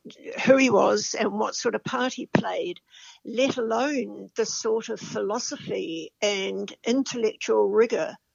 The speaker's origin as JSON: {"language": "English", "town": "Masterton", "region": "Wellington", "country": "New Zealand", "tie": "born or raised there", "said": "I didn't cross paths with Barry as I was growing up in Masterton, although we went to the same college."}